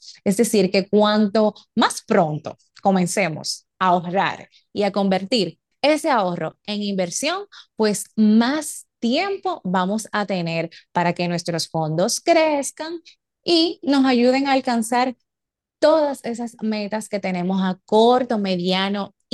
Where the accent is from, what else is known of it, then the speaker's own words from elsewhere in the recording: Dominican Republic; nos va a permitir, como dominicano, dormir mejor